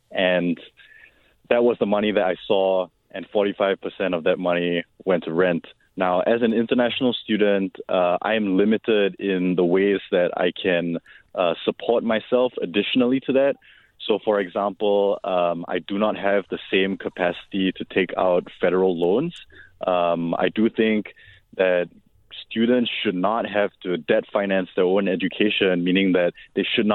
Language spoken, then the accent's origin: English; Singapore; now in United States; I'm from Singapore.